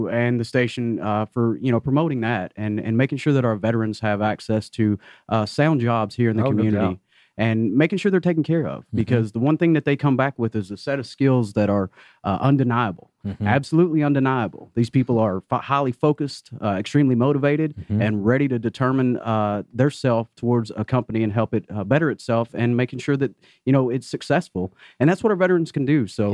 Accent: Georgia, United States; I moved back here to be with my family. That's where I'm from. I grew up in Northeast Georgia.

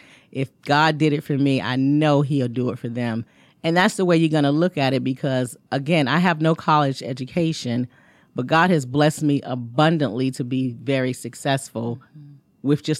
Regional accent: Washington, District of Columbia, United States; now in Raleigh, United States; We're going to be doing D.C., which that is my hometown.

